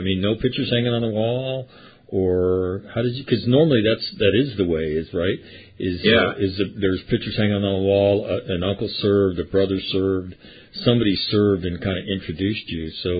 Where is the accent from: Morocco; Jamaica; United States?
United States; California; moved away as an adult; also born or lived in Grand Forks, North Dakota; I lived up in North Dakota for a number of years. Born and raised in California, moved my family up there, and lived in Grand Forks, North Dakota, the home of the University of North Dakota.